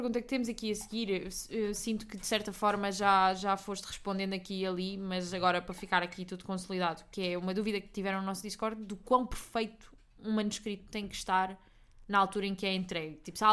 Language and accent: Portuguese; Algarve, Portugal; Do Algarve, sou do extremo oposto.